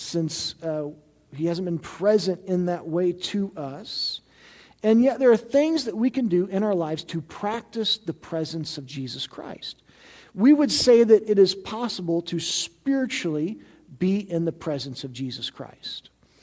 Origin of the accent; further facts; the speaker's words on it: Missouri, United States; I grew up in Missouri, so he was over 8 hours away.